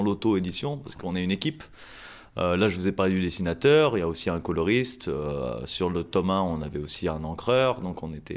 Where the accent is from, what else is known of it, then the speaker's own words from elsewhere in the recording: Grenoble, Auvergne-Rhône-Alpes, France; En fait, moi, je suis grenoblois.